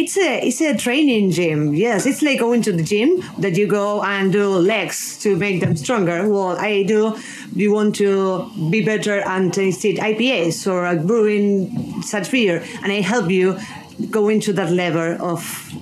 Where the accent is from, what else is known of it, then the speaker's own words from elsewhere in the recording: Argentina; English is a second language; now in Madrid, Spain; I'm from Argentina, but I live in Madrid.